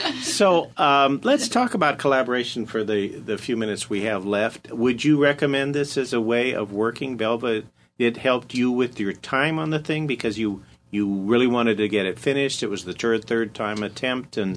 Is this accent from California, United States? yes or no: yes; California, United States; And I, you know, was born and raised in the Bay Area, and I know all these events.